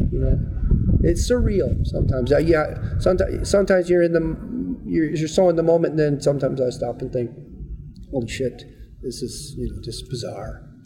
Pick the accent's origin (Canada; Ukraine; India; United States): Canada; We are good Canadian boys, that's for sure, right?